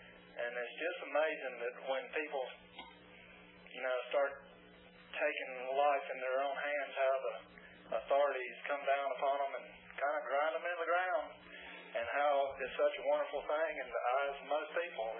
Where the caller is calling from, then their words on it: South Carolina, United States; I'm calling you from South Carolina.